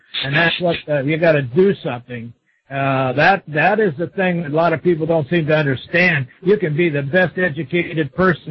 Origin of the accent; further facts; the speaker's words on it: United States; I'm from the United States